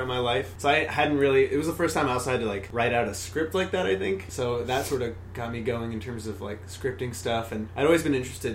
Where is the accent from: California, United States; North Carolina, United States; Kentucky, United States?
California, United States; now in New York, United States; Well, I am from the Bay Area and moved to New York about 5 years ago. Went to school out here.